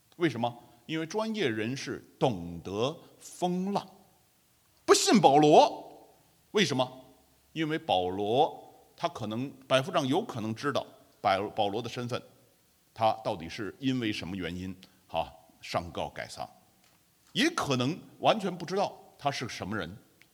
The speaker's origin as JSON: {"language": "Chinese", "country": "China", "said": "地中海沿岸呢，就跟我们中国人的这个华北地区很像。"}